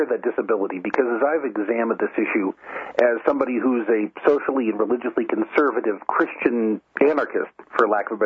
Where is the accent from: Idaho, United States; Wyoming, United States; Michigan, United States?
Idaho, United States; people who are as American as I am. I was born and raised in Idaho.